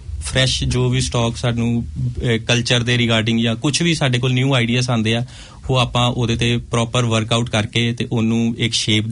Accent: Amritsar, Punjab, India; now in Chandigarh, India; ਮੈਂ ਵੈਸੇ ਬੇਸਿਕਲੀ ਮੈਂ ਅੰਮ੍ਰਿਤਸਰ ਤੋਂ ਹਾਂ

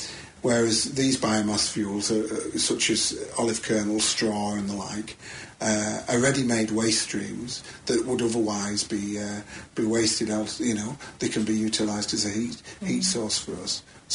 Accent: Manchester, North West England, United Kingdom; I certainly want to go beyond Manchester, but you know, it's Manchester's my hometown.

